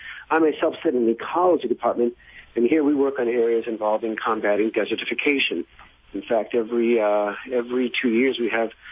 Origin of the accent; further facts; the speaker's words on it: North Carolina, United States; I grew up in North Carolina and much of my childhood, so I spent a lot of time in pine forests in that state.